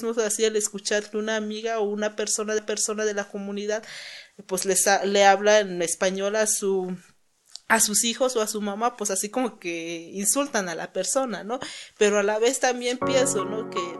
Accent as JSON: {"language": "Spanish", "region": "Oaxaca", "country": "Mexico", "tie": "born or raised there", "first_language": "Zapotec", "second_language": "Spanish", "said": "Pues en mi pueblo hablamos el zapoteco. Yo, de hecho, mi primer lengua fue el zapoteco, ¿no?"}